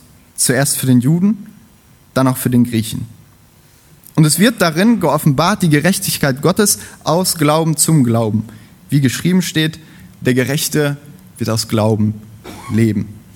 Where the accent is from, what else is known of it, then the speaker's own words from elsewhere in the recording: North Rhine-Westphalia, Germany; born there; ich komme nicht aus dem Rheinland gebürtig, sondern aus Ostwestfalen-Lippe. Das ist noch ein Fürstentum.